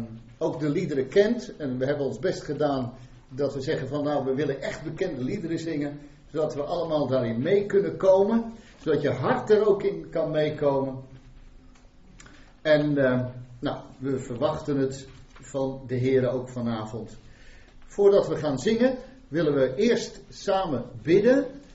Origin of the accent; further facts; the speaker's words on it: Garderen, Gelderland, Netherlands; Ik kom uit Garderen, maar ik ben hier consulent van deze gemeente van de Voortgezet Gereformeerde Kerk hier